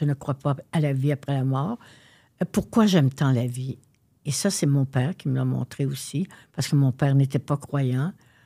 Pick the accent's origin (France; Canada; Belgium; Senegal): Canada; Quebec; je viens de l'Est, là, je viens pas d'Outremont, là.